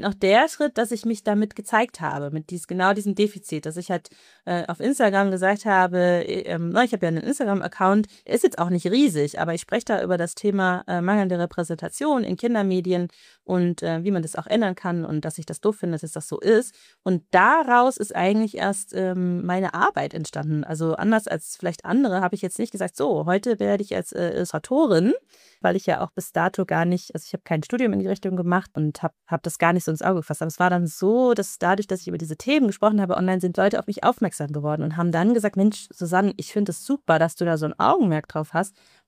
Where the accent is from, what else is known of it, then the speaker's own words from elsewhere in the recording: Germany; weil ich ja eben selber 25 Jahre vorher als Kind in Deutschland groß geworden bin